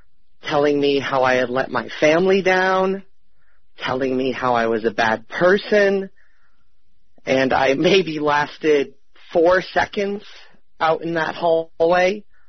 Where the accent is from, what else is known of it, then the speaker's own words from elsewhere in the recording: East Hampton, Massachusetts, United States; I'm from East Hampton, Massachusetts.